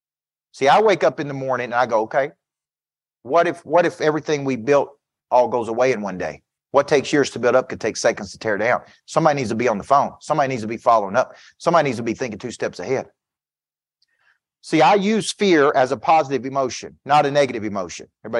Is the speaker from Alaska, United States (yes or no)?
no; Woodbury, Tennessee, United States; So we got a young man here from my hometown of Woodbury, Tennessee. I grew up in Woodbury, Tennessee.